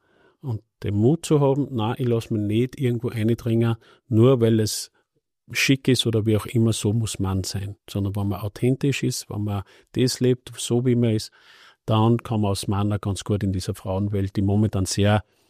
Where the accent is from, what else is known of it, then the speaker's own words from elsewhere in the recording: Upper Austria, Austria; Und ich komme aus dem Müffel, bin zwar aus dem Müffel, das Linz nahe ist